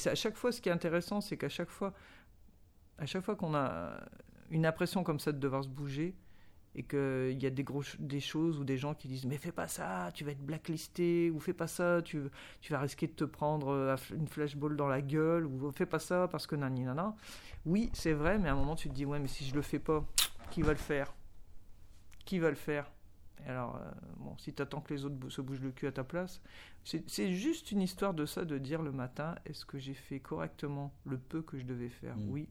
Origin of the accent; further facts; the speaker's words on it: Douai, Hauts-de-France, France; Moi, je suis né, j'habite plus à Douai, hein, j'habite plus à Douai depuis longtemps, mais je suis né là-bas, j'ai été à l'école là-bas, j'ai découvert le spectacle vivant là-bas